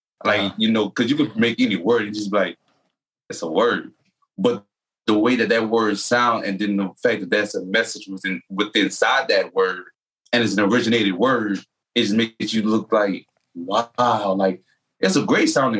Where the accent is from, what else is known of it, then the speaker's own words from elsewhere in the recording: New Orleans, Louisiana, United States; I grew up so diverse. I'm from New Orleans, Louisiana, but for those who in the state itself, I grew up on the West Bank.